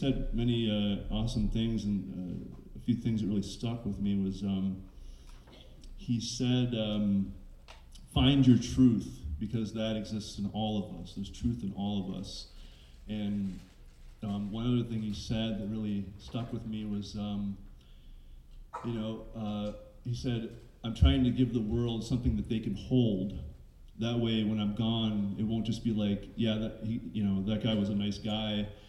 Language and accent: English; Mackinac Island, Michigan, United States; which can be translated to … I'm of the Turtle Clan, and I'm from Mackinac Island, Michigan.